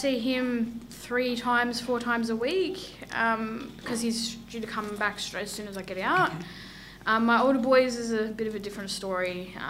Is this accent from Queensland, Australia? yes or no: no; Morwell, Victoria, Australia; also born or lived in Gunaikurnai country; I'm Kutajumara, but I've lived most of my life down Gunaikurnai way, like Morwell, you know, Maui, all that.